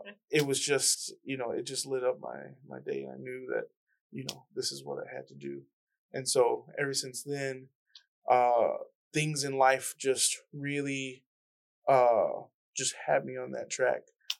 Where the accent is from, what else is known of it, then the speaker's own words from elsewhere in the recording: Michigan, United States; also born or lived in Chicago; So I was born in Chicago, but 6 years old, we moved to Michigan and then grew up in Michigan.